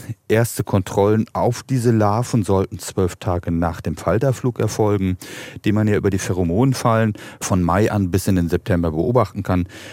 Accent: Northern Germany, Germany; Bei uns im Norden dauert es noch. Wir Norden sind ja auch eher ein bisschen spröde

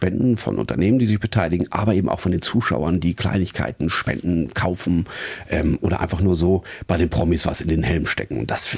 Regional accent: Northern Germany, Germany; als Norddeutscher kriegt man es ja auch oft genug von oben

